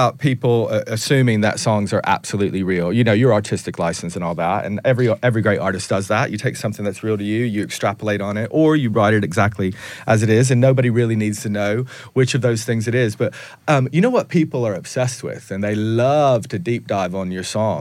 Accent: Tennessee, United States; Because, you know, I'm from East Tennessee.

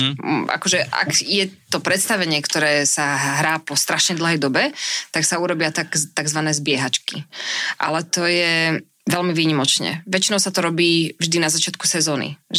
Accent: Devínska Nová Ves, Bratislava Region, Slovakia; Ja som z Devínskej, takže trieskať sa ako do Devínskej je úplná blbosť.

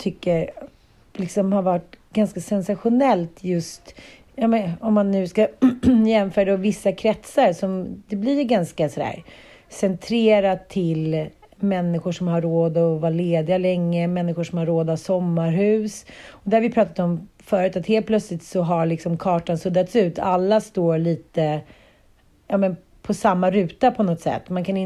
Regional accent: Sweden; För det var väl senast som vi svenskar kände någon form av patriotism liksom.

